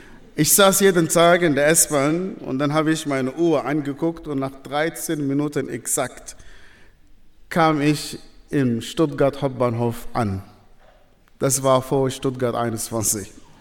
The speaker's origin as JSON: {"language": "German", "country": "Sudan", "tie": "born or raised there", "moved": "as an adult", "said": "ich bin im Sudan geboren, aufgewachsen in einer sehr, sehr extremistischen islamischen Familie. Ich komme von einer sehr, sehr großen Familie."}